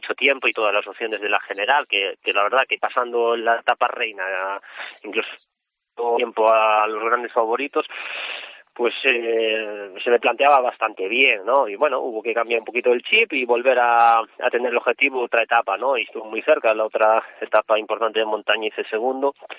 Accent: Galicia, Spain; muy poquitas veces corrí en Galicia y nunca lo había hecho pasando por mi pueblo

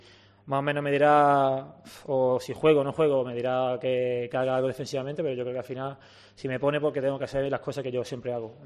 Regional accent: Andalusia, Spain; cuando juegan en Andalucía siempre hay motivación porque al final es mi tierra

